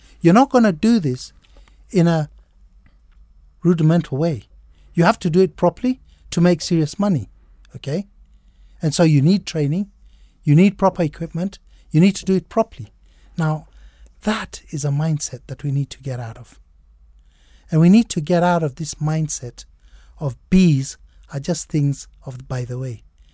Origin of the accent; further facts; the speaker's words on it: Kenya; now in Nairobi, Kenya; I'm a very much Kenyan, John. I think we're same age and I'm quite a Kenyan.